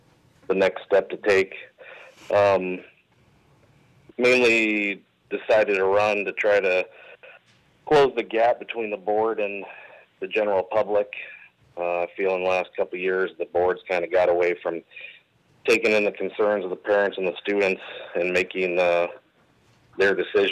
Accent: Anchorage, Alaska, United States; now in Juneau, United States; Born and raised in Anchorage, Alaska. I've been in Juneau for 17 years now.

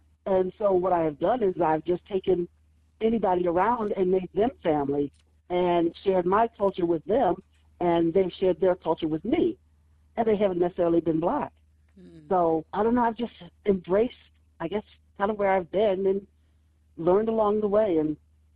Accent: New York, United States; now in Alabama, United States; So growing up in New York, it was very tight-knit. Moving to Alabama, where kind of everybody was, is where I really learned my blackness, because growing up in New York, I grew up in white communities. I grew up in all-white neighborhoods.

